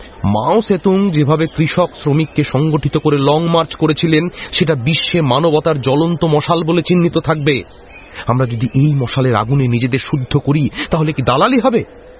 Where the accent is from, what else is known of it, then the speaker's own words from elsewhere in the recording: Jalpaiguri, West Bengal, India; আমি মফস্বলের ছেলে, জলপাইগুড়িতে কংগ্রেসের সমর্থক ছিলাম।